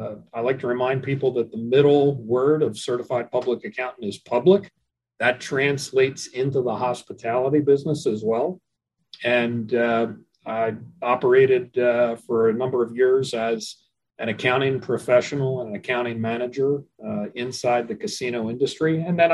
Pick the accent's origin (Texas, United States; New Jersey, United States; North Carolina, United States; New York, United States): New Jersey, United States; Atlantic City; I grew up on the beach in Atlantic City.